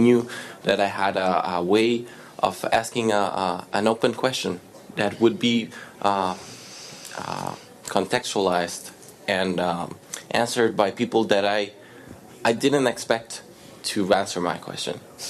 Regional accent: Costa Rica; I'm from Costa Rica.

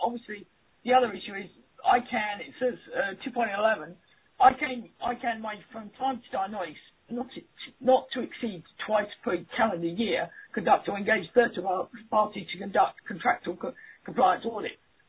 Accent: England, United Kingdom; Maybe it's because I'm English

